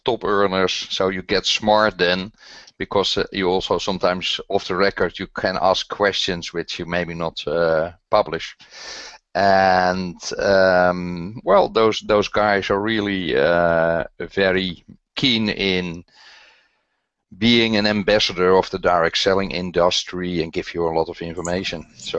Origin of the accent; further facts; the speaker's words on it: Netherlands; English is a second language; Well, obvious, I'm from the Netherlands, so there you have my terrible accent.